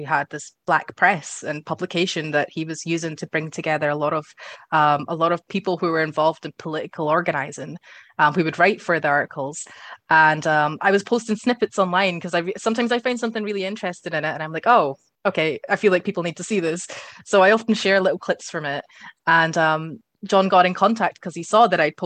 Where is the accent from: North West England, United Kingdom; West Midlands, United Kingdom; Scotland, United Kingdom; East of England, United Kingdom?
Scotland, United Kingdom; I got a little bit of joy out of the fact that I am also Scottish